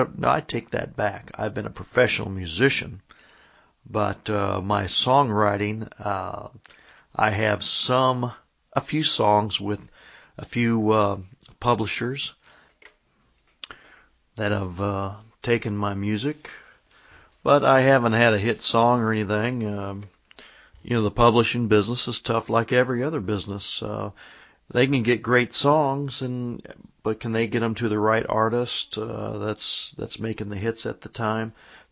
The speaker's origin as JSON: {"language": "English", "region": "Midwest", "country": "United States", "tie": "born or raised there", "lives_now": "South Florida, United States", "said": "I was raised in the Midwest, but I've lived now in South Florida for many years now, and I almost consider myself a cracker."}